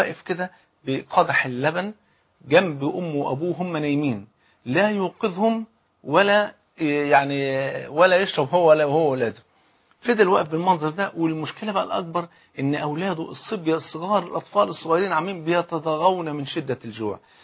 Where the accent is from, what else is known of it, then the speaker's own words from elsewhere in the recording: Egypt; حتى المثل عندنا في مصر يقول لك اللي بيتهم ازاز ما حدفش ناس بالطوب